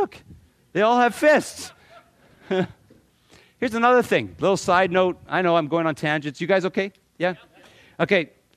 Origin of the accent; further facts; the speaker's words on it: Scotland, United Kingdom; I'm as Scottish as it comes.